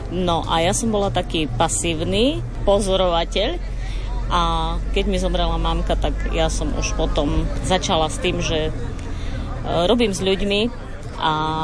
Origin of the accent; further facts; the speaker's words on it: Ľutina, Prešov Region, Slovakia; som z Ľutiny.